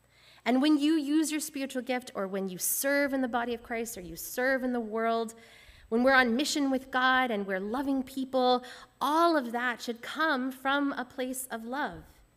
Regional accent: Edmonton, Alberta, Canada; now in Vancouver, Canada; And I grew up in Edmonton, which is a very dry heat.

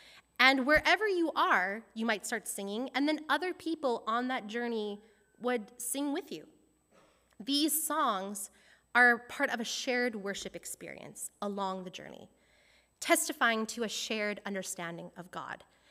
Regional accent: Canada; I'm from Canada

